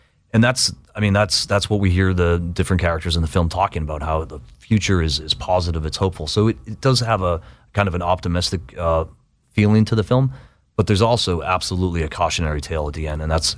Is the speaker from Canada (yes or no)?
no; Boston, Massachusetts, United States; I might not be welcome there. I'm from Boston.